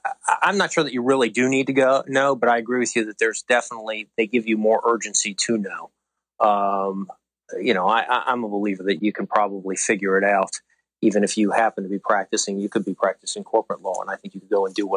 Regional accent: Severna Park, Maryland, United States; I'm originally from the Severna Park area

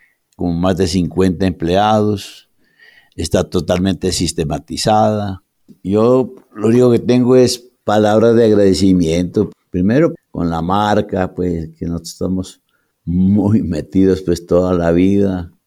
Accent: Pasto, Nariño, Colombia; born there; also born or lived in Cali; Nací en Pasto el 9 de septiembre de 1938. Te voy a comentar la historia. Yo estaba en tercer año de bachillerato en Cali, en el Colegio Santa Librada.

